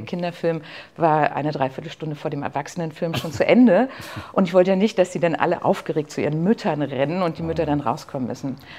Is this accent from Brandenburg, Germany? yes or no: yes; Frankfurt, Brandenburg, Germany; für mich eine Liebeserklärung an meine alte Heimat Frankfurt-Oder cineastisch erschaffen hat.